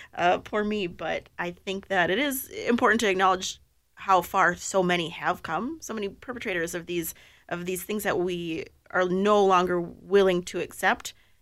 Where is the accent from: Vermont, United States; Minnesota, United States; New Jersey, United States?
Minnesota, United States; Maybe it's because I'm Minnesotan